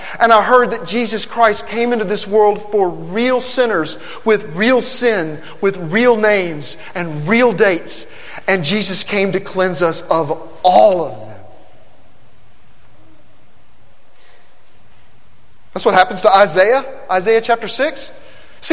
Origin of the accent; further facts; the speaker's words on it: Little Rock, Arkansas, United States; also born or lived in Nashville, Tennessee; I was living in Nashville, Tennessee. I was raised in Little Rock and I wanted to be a musician.